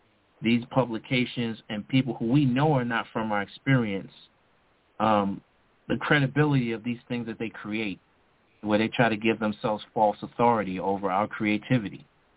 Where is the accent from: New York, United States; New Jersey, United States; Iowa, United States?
New York, United States; Brooklyn; I am from Brooklyn. Let's not forget.